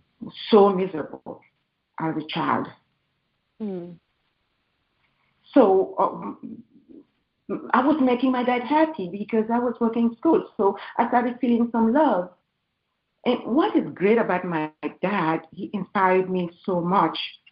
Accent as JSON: {"language": "English", "country": "Cameroon", "tie": "born there", "said": "I was born in Cameroon, back in Central Africa."}